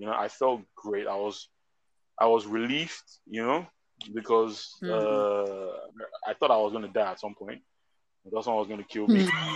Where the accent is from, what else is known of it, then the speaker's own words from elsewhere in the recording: Nigeria; now in Europe; I'm the Nigerian guy in Europe somewhere. I wasn't anybody special. You know, I was just a regular Nigerian guy.